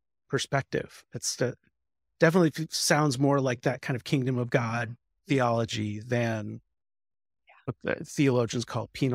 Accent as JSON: {"language": "English", "region": "Indiana", "country": "United States", "tie": "born or raised there", "said": "I grew up in the Church of the Nazarene back in Indiana"}